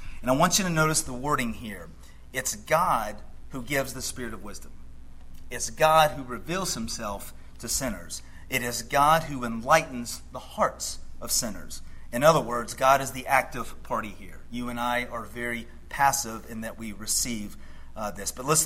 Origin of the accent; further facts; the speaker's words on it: Georgia, United States; As a boy growing up in Georgia, probably like a lot of children, I love magicians.